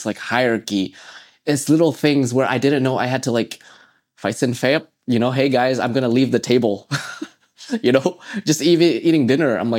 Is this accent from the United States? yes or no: no; Canada; And that's what I'm realizing now as growing up in Canada. I will never be accepted as, you know, 100% Canadian.